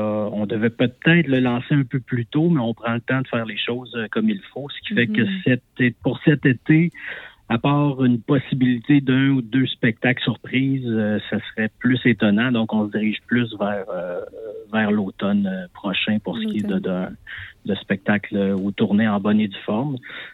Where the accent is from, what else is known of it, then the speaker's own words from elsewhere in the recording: Baie-Comeau, Quebec, Canada; nous, faut que je vous dise, on vient de la Côte-Nord, les trois musiciens du band, plus précisément de Baie-Comeau.